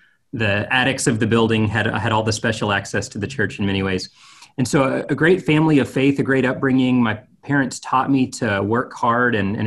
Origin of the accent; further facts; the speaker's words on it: Dallas, Texas, United States; I grew up in North Dallas. I'm a Texan and grew up in a Christian family.